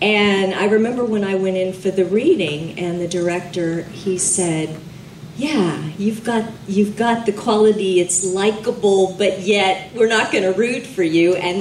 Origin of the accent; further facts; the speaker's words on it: Hollywood, California, United States; I grew up in Hollywood, went to school at the studios, did some incredible shows.